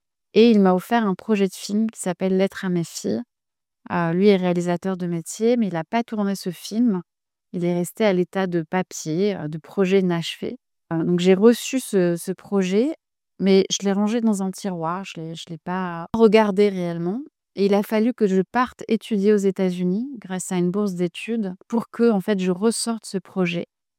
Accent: Nancy, Grand Est, France; j'ai grandi en France, à Nancy, dans une famille donc, de père algérien, de mère française.

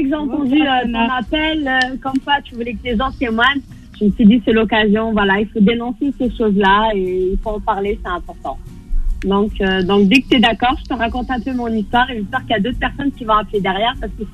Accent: France; born there; Donc moi, je suis kabyle, née en France, d'origine kabyle avec une éducation stricte kabyle

